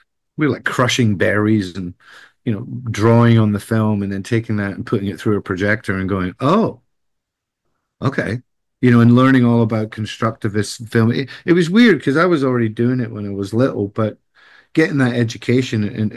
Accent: Scotland, United Kingdom; I grew up in Scotland, so I love sweets and candy, but I can't eat them anymore.

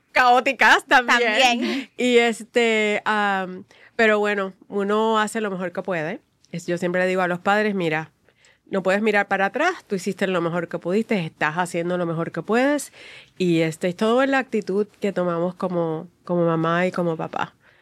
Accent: Ponce, Puerto Rico; Yo crecí en Ponce. Ponce es Ponce y lo demás es parking.

